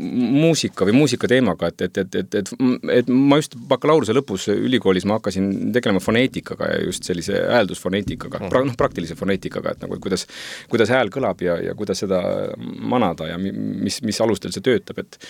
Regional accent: Palamuse, Jõgeva County, Estonia; ma ise olen Palamusel kandist pärit ja Palamusel on alati kuidagi see kultuur ja kultuuri tegemine väga, väga oluline olnud

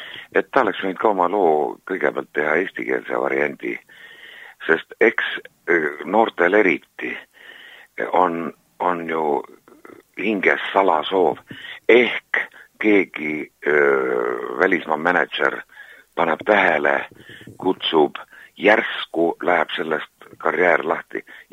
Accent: Saare County, Estonia; born there; now in Muhu, Estonia; ma olen sündinud Saaremaal ja et ma elan Muhus

